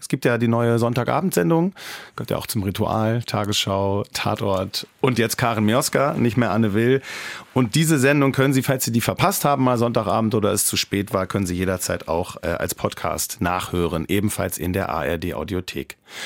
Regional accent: Wennigsen, Lower Saxony, Germany; Mir fällt dann auch wieder in meiner Heimatgemeinde unser Schwimmbad.

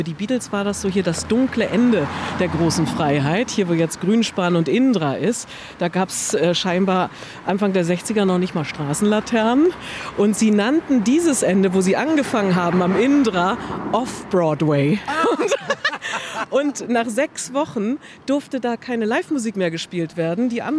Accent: East Germany, Germany; ich komme ja aus der DDR

